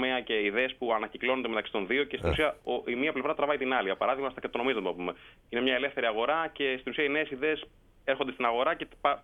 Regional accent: Greece; moved away as an adult; also born or lived in Boston, United States; now in Hong Kong; Εγώ έφυγα από την Ελλάδα το 2011, ήμουν 6 χρόνια στην Αμερική, έκανα το διδακτορικό, μου δούλεψε πανεπιστήμια.

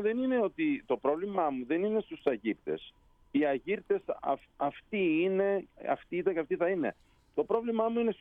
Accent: Greece

